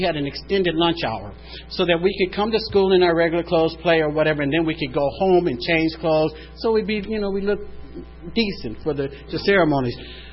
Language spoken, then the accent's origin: English; San Diego, California, United States; I come from San Diego. This is where I was born in San Diego, and I'll tell you from the very beginning, as long as I can remember, that God never came into my neighborhood.